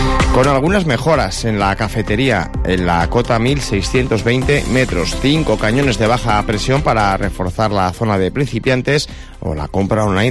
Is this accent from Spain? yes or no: yes; La Rioja, Spain; Le preguntábamos si somos los riojanos con las infraestructuras optimistas crónicos.